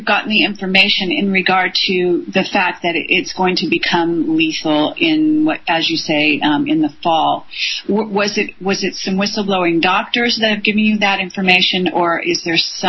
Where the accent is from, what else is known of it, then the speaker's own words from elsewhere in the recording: Ireland; And I'm Irish